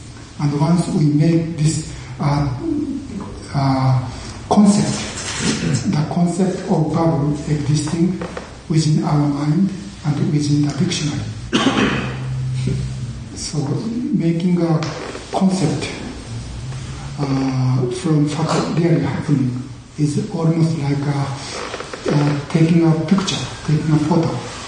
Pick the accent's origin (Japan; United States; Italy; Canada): Japan; first language Japanese; English is a second language; I was born in Japan and educated in Japan, so I think using Japanese language.